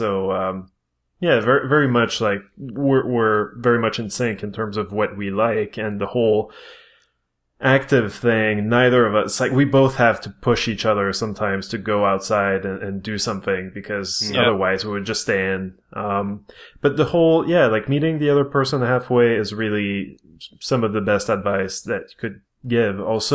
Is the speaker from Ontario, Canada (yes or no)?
no; Quebec, Canada; Maybe it's I'm privileged as a Canadian or as a Quebecer with some.